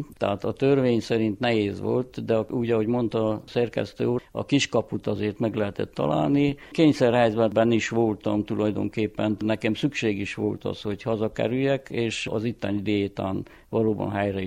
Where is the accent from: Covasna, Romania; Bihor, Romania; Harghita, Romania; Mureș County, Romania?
Harghita, Romania; Joseni; Így én Alfaluban nőttem fel. Nagyon is alfalinak érzem magam